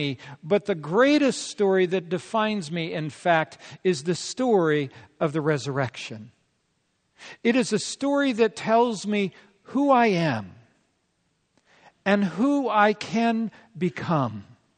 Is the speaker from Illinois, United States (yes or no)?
no; California, United States; Well, most of you know that I grew up in Yosemite National Park. My dad was a seasonal ranger naturalist, and as a child, I lived in Yosemite National Park for 14 summers.